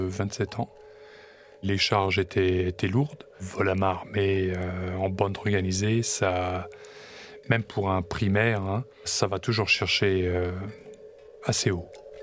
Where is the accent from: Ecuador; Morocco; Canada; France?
France; accent: American; moved away as an adult; also born or lived in United States; Je parle le français avec l'accent américain comme ça. J'avais perdu tous mes repères. Rappelez-vous, j'étais parti aux États-Unis à l'âge de 18 ans.